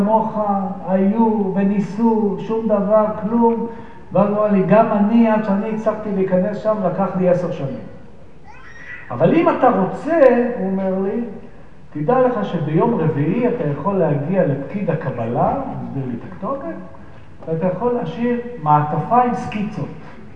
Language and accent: Hebrew; Holon, Tel Aviv District, Israel; עכשיו, אני גדלתי בחולון, אז נתתי לו את המבט של חולון